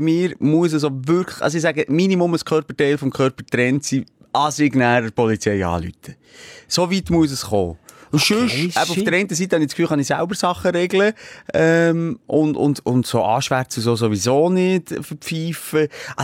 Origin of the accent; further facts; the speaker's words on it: Switzerland; als Schweizer